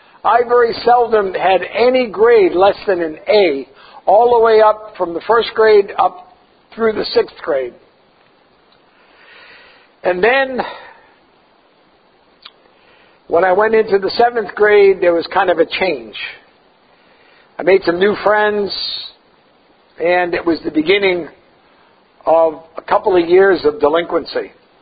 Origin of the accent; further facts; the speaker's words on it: Lowell, Massachusetts, United States; I grew up in Lowell, Massachusetts, and the lifestyle we lived because of my father's lack of responsibility was pretty rough.